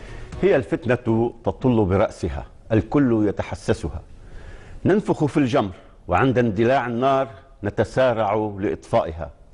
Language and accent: Arabic; Lebanon; نلتقي كلبنانيين جميعا